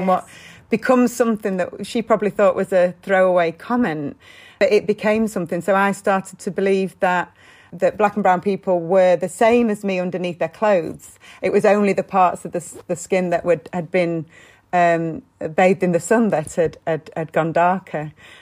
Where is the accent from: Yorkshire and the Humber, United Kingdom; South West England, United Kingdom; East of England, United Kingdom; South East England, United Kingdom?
Yorkshire and the Humber, United Kingdom; Sheffield; I grew up just sort of on the border of Sheffield, so South Yorkshire and Derbyshire. And yes, I think I grew up in a predominantly, if not exclusively, white environment.